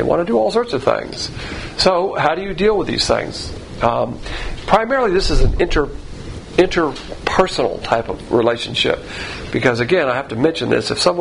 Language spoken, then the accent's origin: English; the South, United States; Now, of course, as a Southerner, if I see a woman out there panhandling, I'll succumb to it more than a man.